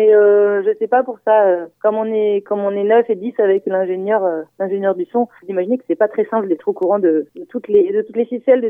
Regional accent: Rennes, Brittany, France; On vient tous de Rennes, je crois, en tout cas à la base on s'est tous rencontrés à Rennes.

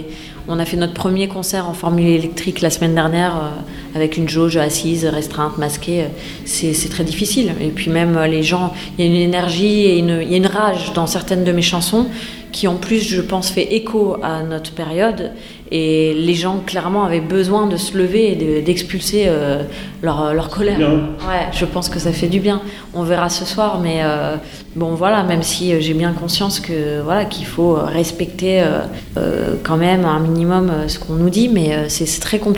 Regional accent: Paris, Île-de-France, France; je suis d'origine bretonne, moi, tu me demandais d'où je venais. Alors je suis née à Paris et grandie à Paris, mais j'avais un papa de Rennes et du coup j'ai passé pas mal de temps en Bretagne

